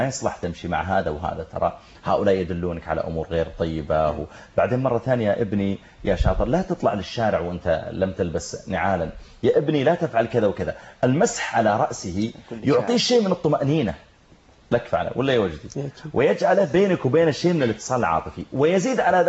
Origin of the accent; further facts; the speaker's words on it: Saudi Arabia; لو تيسر أن الإنسان سواء عندنا في السعودية أو في دول الخليج